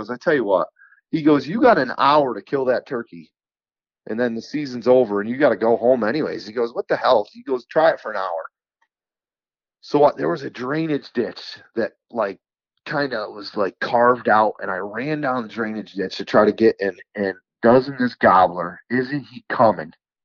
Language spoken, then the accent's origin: English; New York, United States; I said, I'm from New York. I'm a turkey hunter.